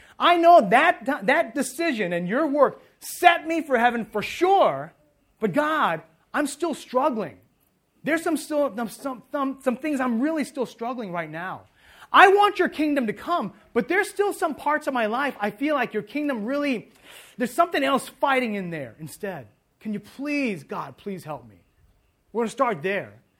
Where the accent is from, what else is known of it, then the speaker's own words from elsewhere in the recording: Thailand; because he knew that I was from Thailand.